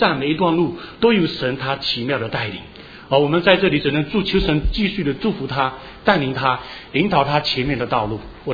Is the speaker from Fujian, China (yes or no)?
yes; Fujian, China; accent: Fuzhou dialect; 我刚来的时候，因为我们跟我们家人一直在讲这个福州话